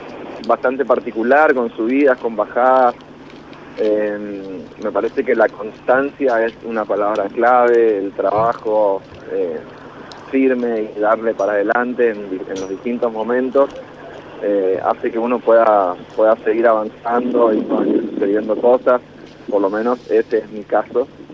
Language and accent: Spanish; Resistencia, Chaco, Argentina; now in Buenos Aires, Argentina; músico, compositor de canciones, soy resistencia del Chaco, vivo en Buenos Aires hace unos cuantos años